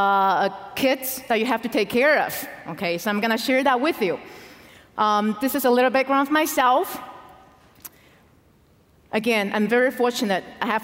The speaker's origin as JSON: {"language": "English", "town": "Albany", "region": "New York", "country": "United States", "also_born_or_lived": "Flushing", "said": "I'm from Albany, New York, and Flushing."}